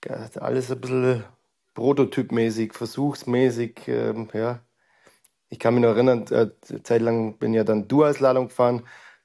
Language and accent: German; Bavaria, Germany; born there; now in Chiemgau, Germany; Na genau, ich bin eigentlich aus dem Allgäu gebürtig. Und bin dann aber vor circa 20 Jahren ins Chiemgau gezogen